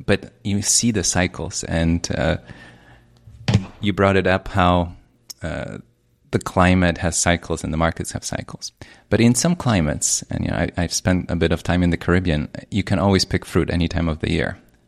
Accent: Poland; You know, when you live up north, I grew up in Poland

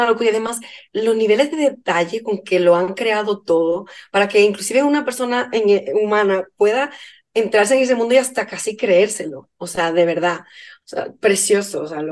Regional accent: Dominican Republic; moved away; Sí, en mi país, en República Dominicana.

